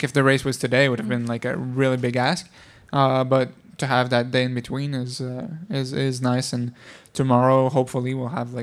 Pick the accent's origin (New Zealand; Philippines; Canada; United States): Canada; Laval, Quebec; people from Montreal will get mad if I say I'm from Montreal, but in Europe, I'd say I'm from Montreal, yeah.